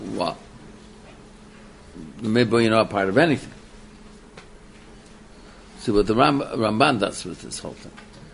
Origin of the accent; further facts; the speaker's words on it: United States; since I grew up in the United States and part of the United States, I'm always chayev in Minhag America.